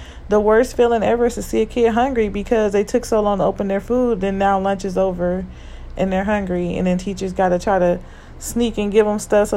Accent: Compton, California, United States; I grew up in Compton, California. We didn't have to have no shooting drills. We just only had to have earthquake drills.

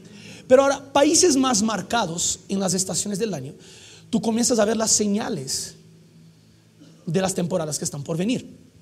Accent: Rio de Janeiro, Brazil; Spanish is a second language; yo soy de Río de Janeiro, una ciudad demasiado caliente. Verano es 45 grados centígrados.

